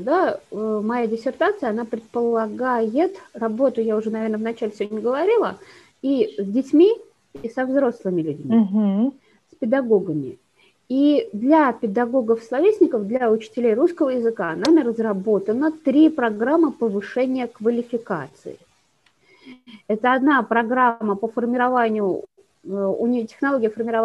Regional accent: Chuvashia, Russia; я чувашка, да, я отношусь к Чувашской республике

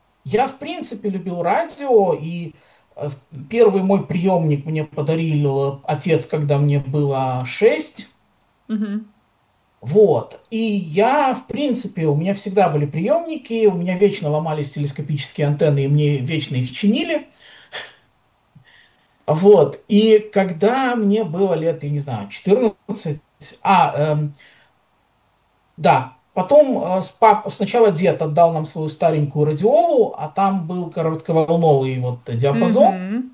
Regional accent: Gomel, Gomel Region, Belarus; Я родился, да, в Беларуси, родился в Гомеле. В Гомеле же ходил в детский садик, обычный

